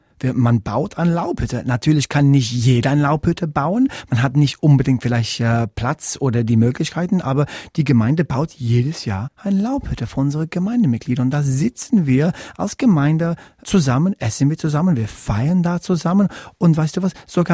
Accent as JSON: {"language": "German", "region": "England", "country": "United Kingdom", "first_language": "English", "second_language": "German", "said": "ich glaube, das merkt man auch, dass meine Muttersprache kein Deutsch ist. Also meine Muttersprache ist Englisch. Ich komme aus England ursprünglich. Aber natürlich spreche ich auch Hebräisch und ich spreche auch, wie man hört, auch ein bisschen Deutsch."}